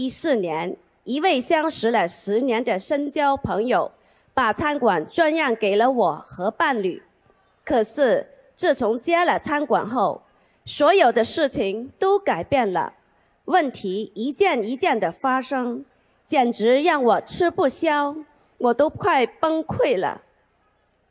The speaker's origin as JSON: {"language": "Chinese", "region": "Hamburg", "country": "Germany", "said": "我来自汉堡，2015年7月中旬开始修习心灵法门的"}